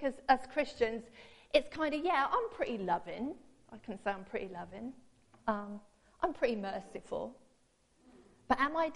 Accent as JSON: {"language": "English", "country": "United Kingdom", "said": "And I began to think how being British We're part of the United Kingdom."}